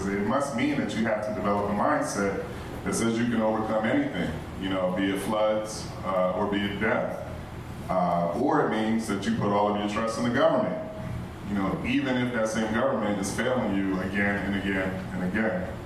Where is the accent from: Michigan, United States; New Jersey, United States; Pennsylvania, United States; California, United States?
Pennsylvania, United States; I'm an African American. I lived here, but I grew up in Pennsylvania, mostly from a middle class background.